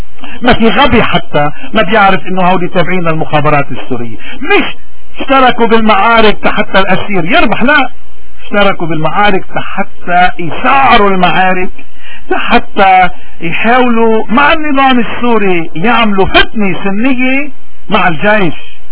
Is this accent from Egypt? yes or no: no; Lebanon; ونبين ممارساتهم اللي هي ضدنا نحن كبشر لبنانيين